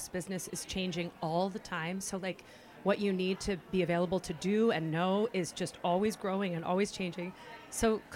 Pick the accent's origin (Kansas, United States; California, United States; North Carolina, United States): California, United States; I'm from California